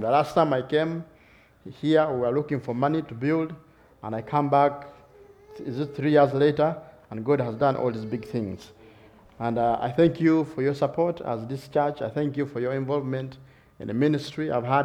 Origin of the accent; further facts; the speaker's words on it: Uganda; English is a second language; Of course, we come from Uganda